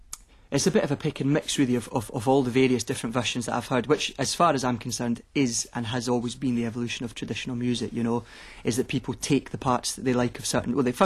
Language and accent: English; Edinburgh, Scotland, United Kingdom; it's a kind of patchwork of various memories of me growing up in Edinburgh and the things we got up to.